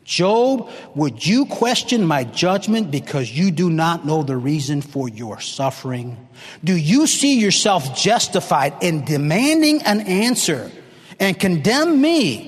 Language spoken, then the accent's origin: English; Oxford, Michigan, United States; I come from Oxford, Michigan. You heard of the Oxford High School shooting, my hometown.